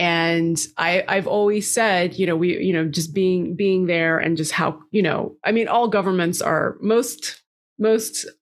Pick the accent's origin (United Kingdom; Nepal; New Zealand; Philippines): Nepal; I'm originally from Nepal and I had moved back